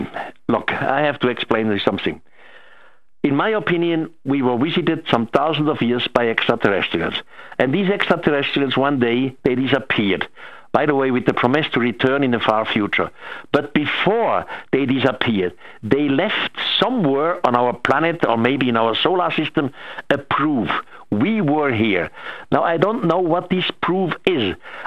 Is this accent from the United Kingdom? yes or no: no; Switzerland; first language German; English is a second language; You see, I'm Swiss. I grew up in Switzerland. My mother language is first German, and the next language was French. So English, I just learned by coincidence.